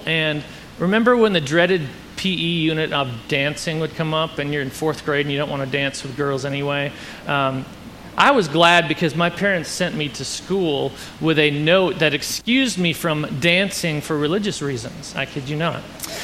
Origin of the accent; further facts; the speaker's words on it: Minnesota, United States; I said we grew up in Minnesota, so we had lots of cold and snow.